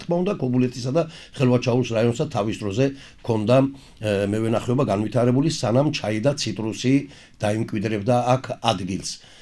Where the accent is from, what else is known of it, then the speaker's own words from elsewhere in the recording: Adjara, Georgia; ვარ მევენახეობის ზონიდან, იქ დავიბადე, იქ გავიზარდე გედაში, ასე რომ ამ თემაზე დღეს სასიხარულო ჩემთვისაც ეხლა გამოსულა. რაც შეეხება მევენახეობას ჩვენს რეგიონში